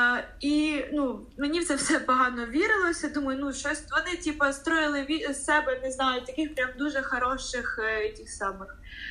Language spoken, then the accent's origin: Ukrainian; Khreshchenivka, Kherson Oblast, Ukraine; я родом з Херсонської області, Береславський район, село Хрещенівка.